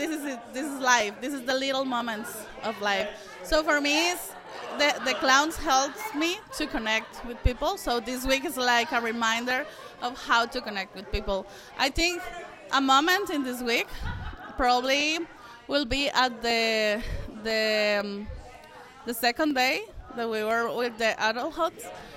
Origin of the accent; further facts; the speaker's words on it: Costa Rica; I'm from Costa Rica.